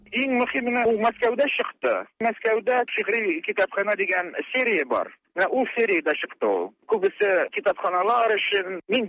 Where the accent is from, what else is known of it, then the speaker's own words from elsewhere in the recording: Kazan, Tatarstan, Russia; Мин Казанда тудым үстем. Рухи рәвештә мин Казаннан беркайчан да китмәдем.